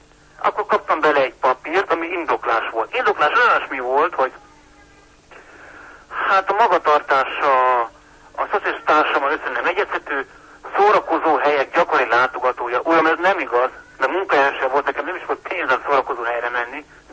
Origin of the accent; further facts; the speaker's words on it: Miskolc, Borsod-Abaúj-Zemplén, Hungary; born there; haza kellett jönni, mert én miskolci születésű vagyok, igen.